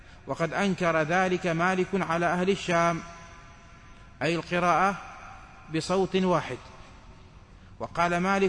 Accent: Morocco; من يجيز قراءة الجماعة القرآن على لسان واحد كما يفعل عندنا بالمغرب

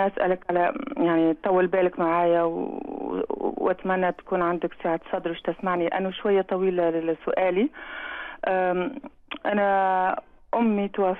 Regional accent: Tunisia; now in Paris, France; انا اصلا عايش في باريس، وانا من اصل من تونس، امي ماتت في تونس

